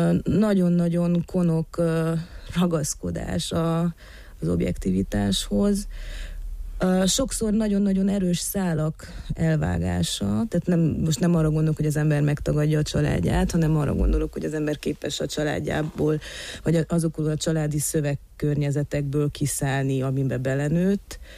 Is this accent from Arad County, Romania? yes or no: no; Târgu Mureș, Mureș County, Romania